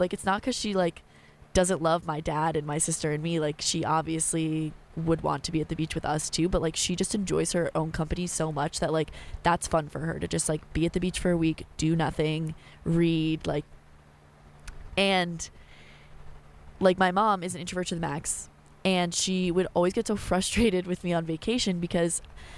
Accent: Maryland, United States; like, oh, your family's from Virginia, I'm from Maryland, like da da da da da, and like I would make friends

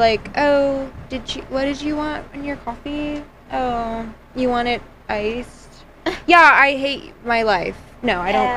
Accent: United States; That's what I live by in my life because I'm American.

